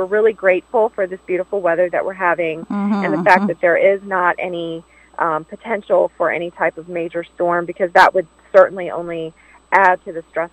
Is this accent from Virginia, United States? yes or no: yes; Virginia, United States; I'm actually talking to you from my hometown of Louisa County.